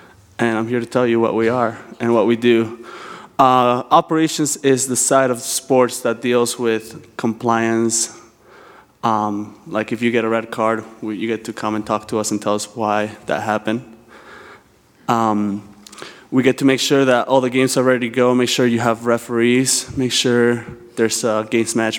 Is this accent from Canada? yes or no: no; Argentina; I'm from Argentina, and this has no excuse, but I'm very bold